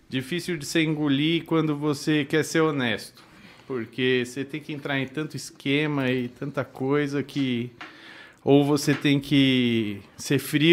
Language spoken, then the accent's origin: Portuguese; São Paulo, Brazil; also born or lived in Três Corações; Sou de São Paulo. Sou de São Paulo, morei em São Paulo por 27 anos. Quando era criança, assim, eu morei em Minas Gerais, em Três Corações. Mas nem me lembro, eu tinha o quê? 3, 4 anos, e aí já logo voltei, que meu pai tinha sido transferido para lá.